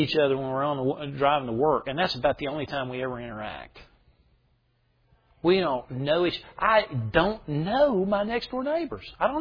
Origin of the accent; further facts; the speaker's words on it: the South, United States; When I grew up, I grew up in the South.